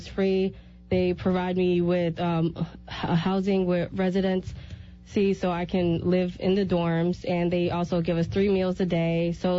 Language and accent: English; New York, United States; So I'm from New York. I'm not from Connecticut. I'm from New York.